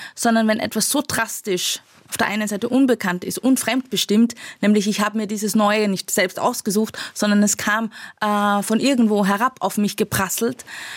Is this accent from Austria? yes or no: yes; Linz, Upper Austria, Austria; habe meine Kindheit, meine Jugend in Linz verbracht. Und habe dann nach der Matura, also Abitur in Österreich, entschieden, dass ich unbedingt in die große Stadt muss.